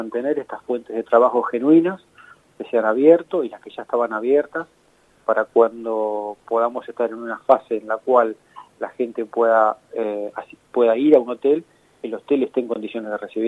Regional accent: La Plata, Buenos Aires Province, Argentina; porque además soy platense y me gusta ver a mi ciudad en punta

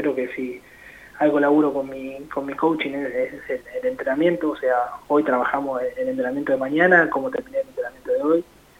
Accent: La Plata, Buenos Aires Province, Argentina; Yo soy acá de La Plata y eso se vive con naturalidad

